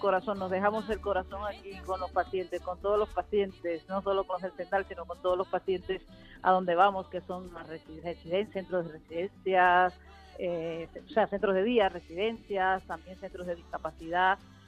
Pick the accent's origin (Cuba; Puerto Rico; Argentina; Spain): Cuba; yo soy cubana